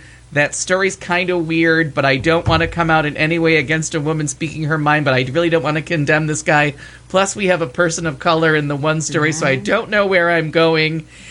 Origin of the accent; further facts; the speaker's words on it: Pakistan; Put the research in. I'm Pakistani.